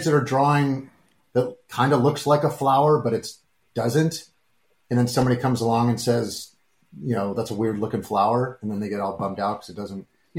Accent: Mercer Island, Washington, United States; Anybody that knows the area up there, I grew up on Mercer Island

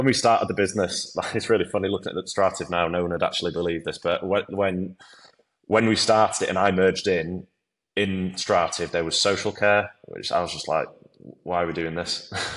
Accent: Leeds, Yorkshire and the Humber, United Kingdom; So I'm from Leeds, but I worked in Manchester. I moved to Manchester out of uni.

